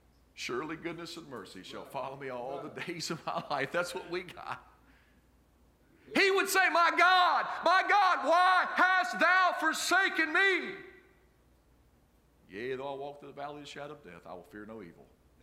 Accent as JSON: {"language": "English", "region": "West Virginia", "country": "United States", "said": "and I'm telling you what, I'm from West Virginia. I mean, I like my truck, man."}